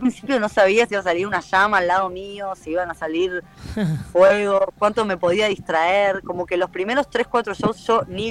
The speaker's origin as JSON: {"language": "Spanish", "country": "Uruguay", "said": "pudiera decir que soy la primera uruguaya."}